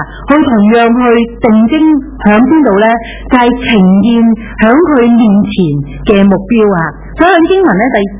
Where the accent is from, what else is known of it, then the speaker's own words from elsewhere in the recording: Hong Kong; 如果我们只是说我们香港什么核心价值，我们香港人的什么精神呢